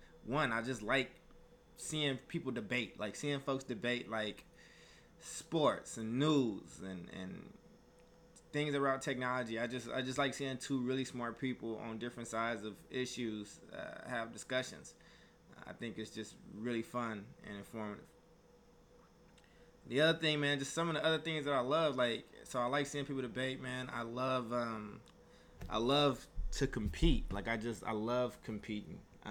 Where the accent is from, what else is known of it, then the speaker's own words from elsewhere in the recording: Oakland, California, United States; also born or lived in Chicago; I live in Oakland, California. I was born in Chicago. Been in Oakland since I was about 9.